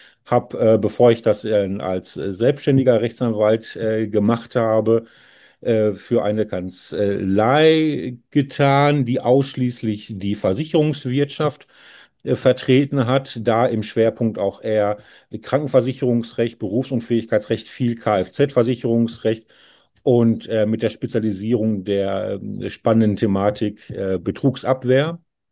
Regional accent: Dortmund, North Rhine-Westphalia, Germany; ich komme aus Dortmund, inzwischen schon 44 Jahre alt

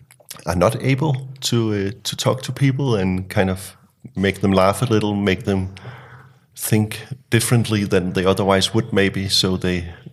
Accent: Denmark; Actually, I'm from Denmark, and my mother brought me on a vacation when I was 12, all the way up north in Denmark.

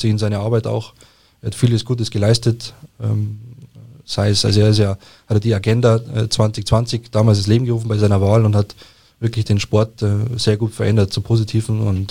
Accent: Egling, Bavaria, Germany; war 2020 Bürgermeisterkandidat in meiner Heimatgemeinde Egling

